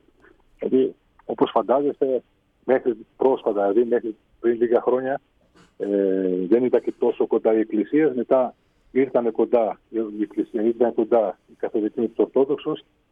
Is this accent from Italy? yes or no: yes; Italy; επειδή γεννήθηκα και μεγάλωσα στην Ιταλία